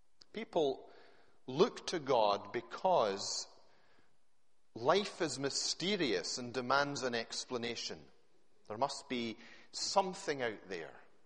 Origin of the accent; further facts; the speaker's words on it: Glasgow, Scotland, United Kingdom; if it had not been for that geographical accident which saw me born into and brought up in the south side of Glasgow